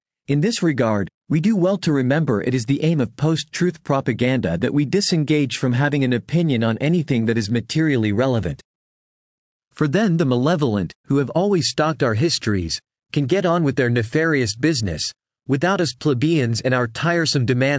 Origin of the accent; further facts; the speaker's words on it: North West England, United Kingdom; I'm from Lancashire, in the northwest of England.